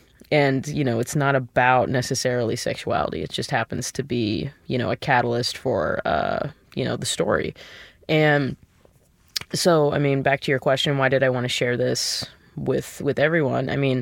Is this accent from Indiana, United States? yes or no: no; Olathe, Kansas, United States; You know, I grew up in Olathe, and there were a lot of great things about that. But also, it's a fairly, you know, socially conservative area.